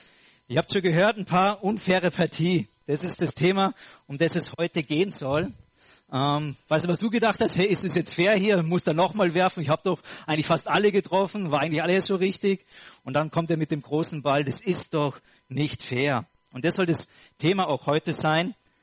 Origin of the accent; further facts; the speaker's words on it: Austria; Wir als Österreicher, wir haben nicht so gute Spieler wie die Deutschen